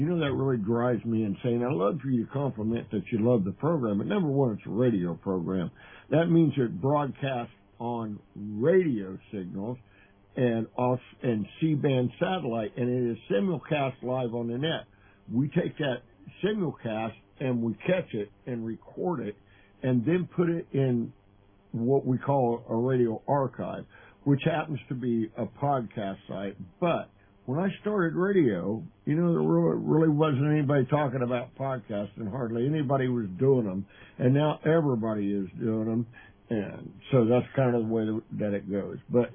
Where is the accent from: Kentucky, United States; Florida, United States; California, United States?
California, United States; San Jose; born there; By the way, I was born in San Jose, California.